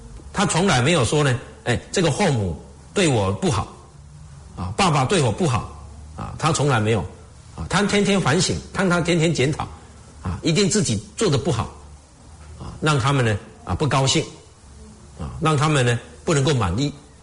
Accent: China

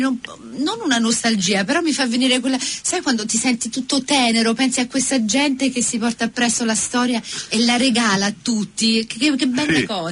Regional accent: Naples, Campania, Italy; io sono di Napoli, per cui abbiamo fatto il sud, l'abbiamo coperto io e Antonella. Io sono di Napoli

